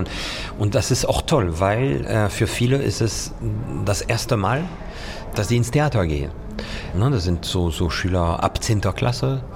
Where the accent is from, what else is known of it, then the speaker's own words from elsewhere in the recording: France; Was für mich als Franzose, für mich als Kind, nicht normal war.